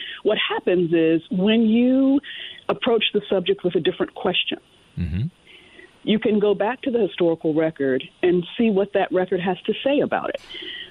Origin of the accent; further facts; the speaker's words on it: Williamsburg, Virginia, United States; also born or lived in the South; Well, first of all, I was born in the South, and I was raised in Virginia in Williamsburg. Mm-hmm. So I'm a Virginia girl as much as anybody else.